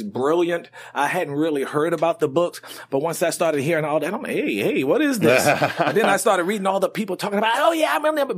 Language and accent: English; Manhattan, New York, United States; born there; I was born in Manhattan, New York.